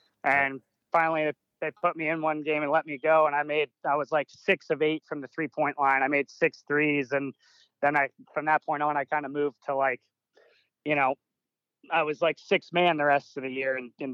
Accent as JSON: {"language": "English", "region": "Maryland", "country": "United States", "tie": "born or raised there", "said": "Obviously growing up in Maryland, I wouldn't even play golf in the winter."}